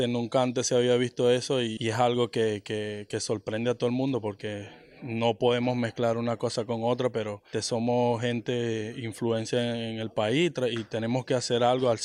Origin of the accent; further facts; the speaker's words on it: Venezuela; como venezolano no es algo que no lo podemos permitir